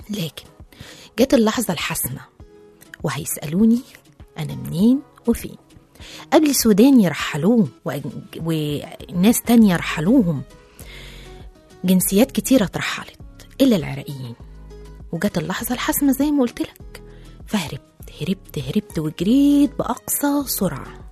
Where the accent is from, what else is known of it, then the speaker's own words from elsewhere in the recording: Algeria; لكن وعرفوا ان انا جزائري ما كانوش هيتعاطفوا معايا